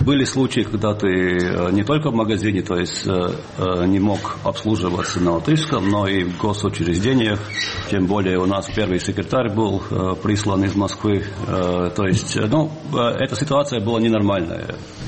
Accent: Latvia; я как единственный латыш, тут должен вернуться к этой дискуссии о языке Латвии

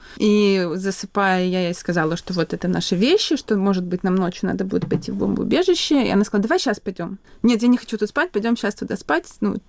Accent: Odesa, Odesa Oblast, Ukraine; now in Kyiv, Ukraine; Я одесситка, но уже 10 лет живу в Киеве, работаю в кино.

